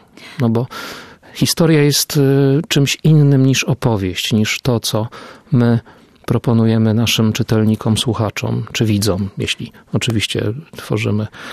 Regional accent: Lublin Voivodeship, Poland; Ja w ogóle wychowywałem się na skraju Wyżyny Lubelskiej, północnym skraju, więc ciągnie mnie jednak w tamte strony.

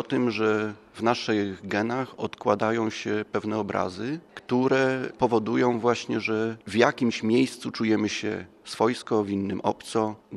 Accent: Łódź, Łódź Voivodeship, Poland; born there; Urodziłem się w Łodzi. Mieszkam od 25 lat. Po studiach zrezygnowałem z uroków miasta, przeprowadziłem się na wieś.

